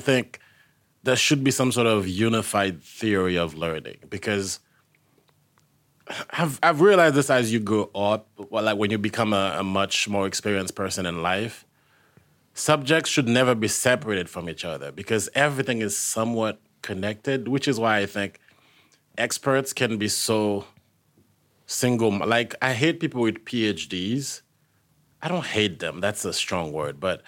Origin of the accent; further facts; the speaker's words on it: Haiti; now in New York City, United States; I was born and raised in Haiti, and now I live in New York City, where I started doing stand-up, and I've been living there since 2012.